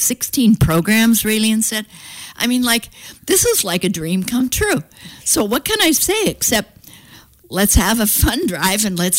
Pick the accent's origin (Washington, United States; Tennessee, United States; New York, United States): Washington, United States; Spokane; born there; luckily I was born in Spokane